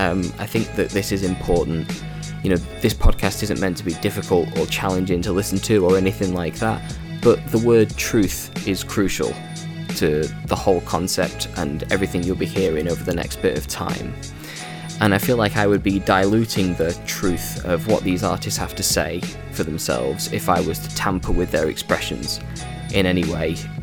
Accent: Stockport, North West England, United Kingdom; From the streets of Stockport, my hometown, to the streets of South Central Los Angeles, and back to Brooklyn and back

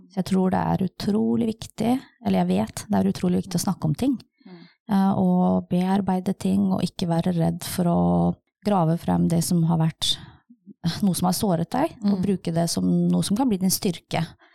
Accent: Kosovo; now in Larvik, Norway; Jeg kom jo fra Kosovo og til Larvik på slutten av 90-tallet. Og jeg kom jo da til Norge og til Larvik som krigsflyktning fra krigen I Kosovo.

